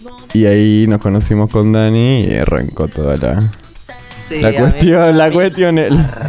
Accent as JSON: {"language": "Spanish", "region": "Santa Cruz", "country": "Argentina", "lives_now": "Buenos Aires, Argentina", "said": "yo recién llegaba a vivir a Capital Federal, pues yo soy de Santa Cruz de la Patagonia. Entonces mi adolescencia ahí fue tocar en bandas de hardcore, death metal, todo eso, rock nacional"}